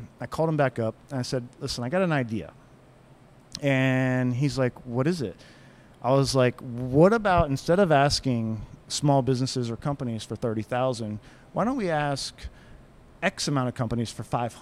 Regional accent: Vermont, United States; moved away; I was originally from Vermont, and my father-in-law at the time was a huge Kevin LePage fan in Vermont. He was from Vermont.

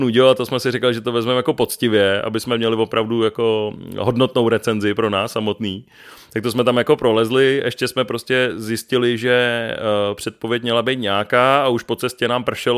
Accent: Prague, Czechia; jako my rodilí Pražáci, který to tady máme protrajdený horem spodem

